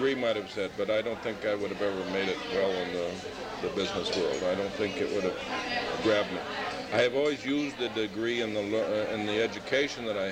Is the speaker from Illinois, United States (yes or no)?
yes; Chicago, Illinois, United States; born there; also born or lived in Elgin / Dixon / Indiana / Michigan; I was actually born in Chicago as well.